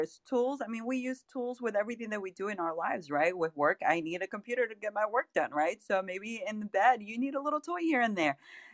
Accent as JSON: {"language": "English", "country": "Peru", "said": "I'm from Peru"}